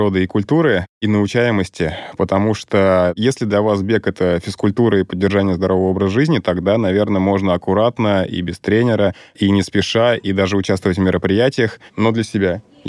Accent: Moscow, Russia; Из Москвы.

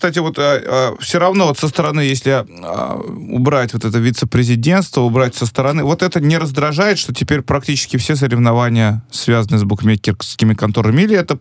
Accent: Tashkent, Uzbekistan; Я человек из Ташкента

